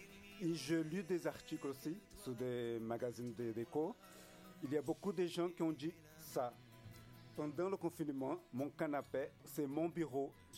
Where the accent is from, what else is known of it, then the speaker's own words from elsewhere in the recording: Brazil; French is a second language; Alors moi, comme je suis brésilien, j'ai la chance déjà de faire des recherches et découvrir des chansons française.